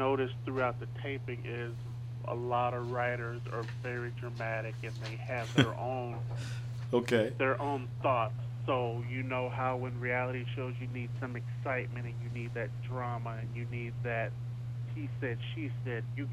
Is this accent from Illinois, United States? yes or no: yes; Aurora, Illinois, United States; but we are coming to my hometown of Aurora, Illinois on June 3rd